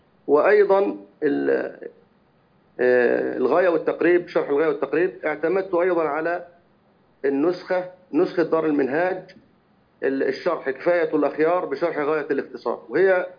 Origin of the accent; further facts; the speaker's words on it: Egypt; درست أكثرها في عندنا في مصر في مجمع الفرقان